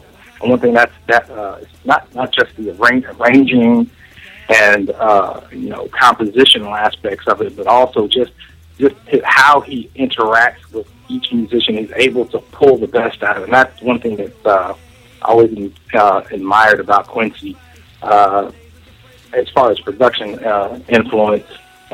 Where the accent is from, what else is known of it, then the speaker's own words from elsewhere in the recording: Philippines; born there; Actually, I was born in the Philippines and been part of a military household.